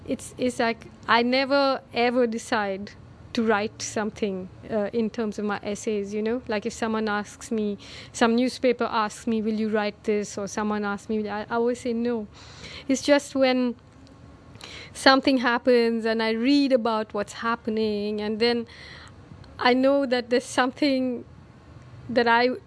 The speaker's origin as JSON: {"language": "English", "town": "Aymanam", "region": "Kerala", "country": "India", "tie": "born or raised there", "also_born_or_lived": "Shillong", "said": "I came back with my mother to Kerala, where I grew up in a village called Aimanam, which is the village in which The God of Small Things is set."}